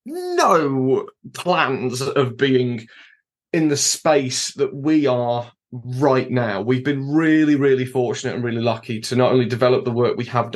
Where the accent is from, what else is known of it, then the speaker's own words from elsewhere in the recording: Midlands, United Kingdom; also born or lived in East Anglia; I'm kind of a mudblood. I was born in East Anglia, but I lived quite a lot of my early life in the Midlands.